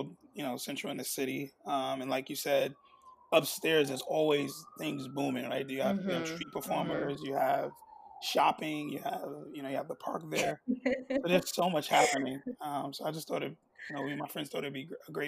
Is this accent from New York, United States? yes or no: yes; Brooklyn, New York, United States; also born or lived in Staten Island, United States; I'm from Brooklyn, but I went to school in Staten Island.